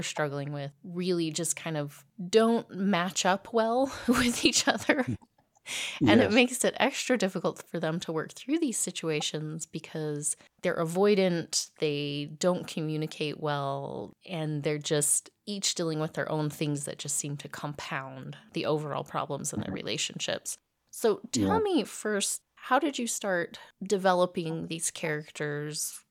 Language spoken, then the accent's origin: English; New Mexico, United States; And especially reading something in my home state, this is such an odd, at times, unique area that there are those little things in writing about New Mexico, the location, the culture, the people